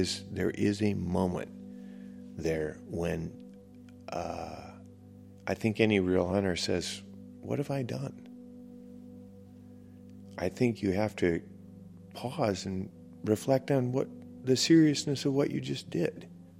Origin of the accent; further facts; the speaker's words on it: Michigan, United States; moved away as an adult; I grew up in Michigan, rural Michigan, and like a lot of people, I came here as a young person and stayed.